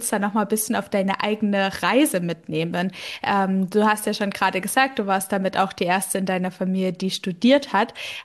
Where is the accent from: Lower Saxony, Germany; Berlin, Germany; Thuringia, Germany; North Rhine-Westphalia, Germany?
Thuringia, Germany; Wir kommen ja beide aus Thüringen, aus dem Thüringer Wald. Ich komme auch aus einer Unternehmensfamilie. Meine Familie, die sind Fleischer und sind da ja auch Arbeitgeber.